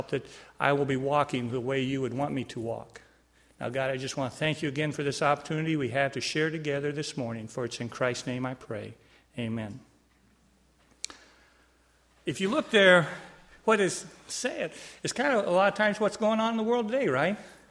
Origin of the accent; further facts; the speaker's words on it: Polk City, Iowa, United States; Well, I grew up in Polk City, Iowa. Not too far from here.